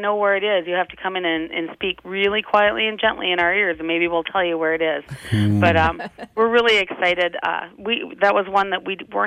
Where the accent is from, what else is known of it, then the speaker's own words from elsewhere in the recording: North Dakota, United States; I'm a prairie girl myself. I grew up out in North Dakota.